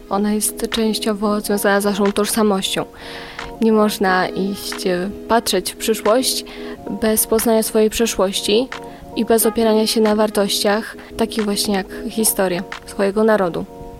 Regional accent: Ratajów, Lesser Poland, Poland; Z okolic Krakowa, ściślej mówiąc z małej miejscowości, wioski Ratajów.

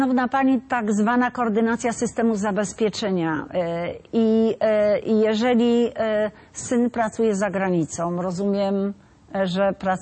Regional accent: Gorzów Wielkopolski, Lubusz Voivodeship, Poland; ja w ogóle pochodzę też z województwa zachodniego, z Gorzowa. A kiedyś też mieszkałam w mniejszej miejscowości

